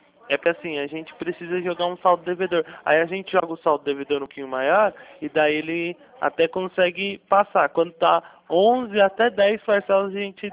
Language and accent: Portuguese; São Paulo, Brazil; eu sou do interior de São Paulo, tá?